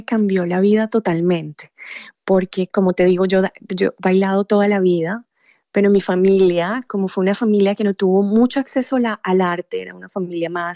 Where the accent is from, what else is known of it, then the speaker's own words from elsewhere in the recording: Colombia; En la época en que yo estaba en Colombia y me crié en Colombia, ha sido un país muy difícil